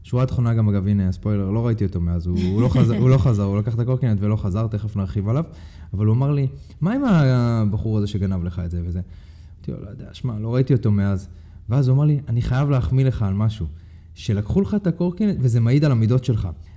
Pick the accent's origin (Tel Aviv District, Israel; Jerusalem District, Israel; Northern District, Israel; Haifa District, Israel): Haifa District, Israel; Hadera; עכשיו, אני גדלתי בחדרה. חדרה החזק שורד, סבבה? אני גדלתי לפי חוקי הג'ונגל.